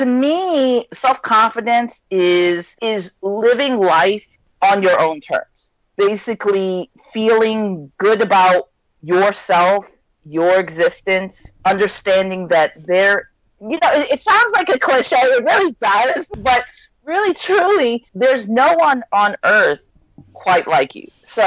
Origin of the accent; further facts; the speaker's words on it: Midwest, United States; also born or lived in New York; now in Miami, United States; My mother is Japanese and my father is African American. And yeah, I grew up in the Midwest and made my way to live in New York for quite a time and then ended up in Miami.